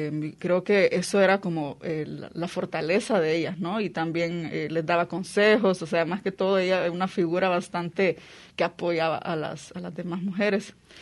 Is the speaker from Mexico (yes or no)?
no; El Salvador; Bueno, primero decir que soy salvadoreña